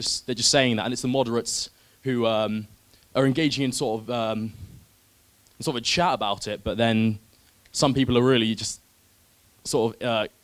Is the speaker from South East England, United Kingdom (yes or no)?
yes; Crawley, South East England, United Kingdom; I'm from, well, I went to school in Crawley as well.